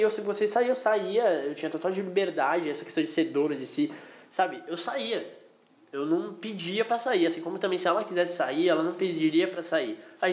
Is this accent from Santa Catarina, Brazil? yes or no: no; Santos, São Paulo, Brazil; a gente é de Santos, litoral paulista.